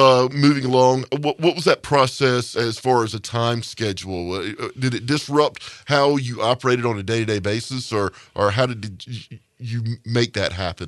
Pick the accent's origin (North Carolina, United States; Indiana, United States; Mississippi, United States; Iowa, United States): North Carolina, United States; I'm from North Carolina, and I know what the summers and spring can feel like in the East Coast